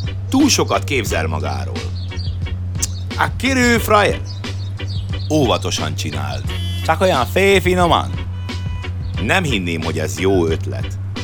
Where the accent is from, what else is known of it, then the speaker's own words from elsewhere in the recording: Dunajská Streda, Trnava Region, Slovakia; Dunaszerdahelyről származom. Szerdáli vagyok egy csomó.